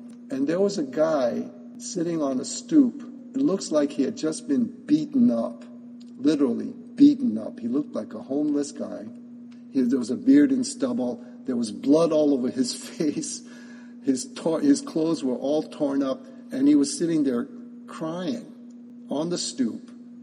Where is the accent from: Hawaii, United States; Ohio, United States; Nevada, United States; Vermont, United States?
Hawaii, United States; I said, "Yeah, actually, I am from Hawaii. I'm driving back to Hawaii now.